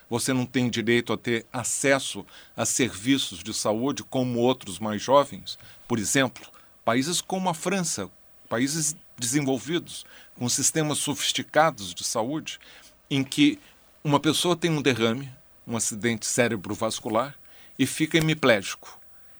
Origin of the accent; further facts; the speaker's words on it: Brazil; born there; Quando eu nasci no Brasil, em 1945, a esperança de vida da minha geração era de 43 anos.